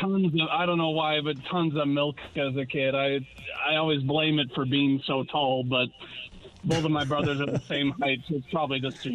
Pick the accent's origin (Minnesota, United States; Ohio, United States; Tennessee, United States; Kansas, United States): Minnesota, United States; I'm from Minnesota, and I'm going back to Minnesota to visit the mom, the 2 younger brothers